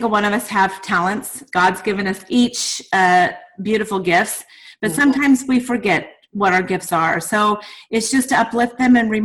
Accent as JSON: {"language": "English", "region": "Nebraska", "country": "United States", "tie": "born or raised there", "also_born_or_lived": "Hawaii / Las Vegas", "said": "I grew up in Nebraska, but as of 90, I went to Hawaii back and forth, lived in Vegas for years, and then back to Hawaii again, and now back in Nebraska."}